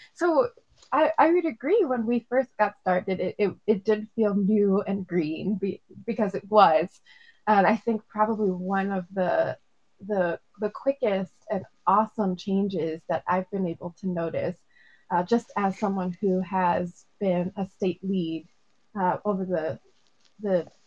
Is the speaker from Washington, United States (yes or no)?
yes; Seattle, Washington, United States; we've got a group and we're from Seattle and we just want to come and help